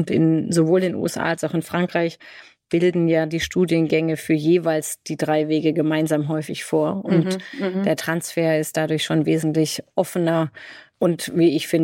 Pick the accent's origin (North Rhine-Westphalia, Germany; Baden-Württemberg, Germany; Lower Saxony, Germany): Baden-Württemberg, Germany; Freiburg; habe bei uns in meiner Region, wo ich aufgewachsen bin, in Freiburg, sehr viel gemacht.